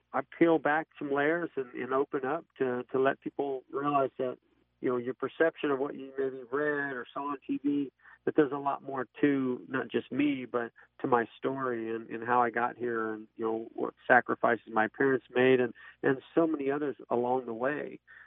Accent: California, United States; also born or lived in Indiana; You know, as a kid growing up in California, I was a big fan of the Indianapolis 500.

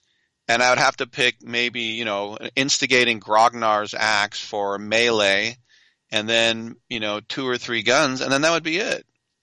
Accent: California, United States; being a Californian, I always thought it was Appalachia

